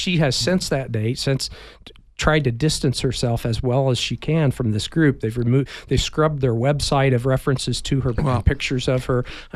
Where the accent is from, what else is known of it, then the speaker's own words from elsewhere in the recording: Indiana, United States; the woman is part of some wild-eyed Christian cult that started in my home state of Indiana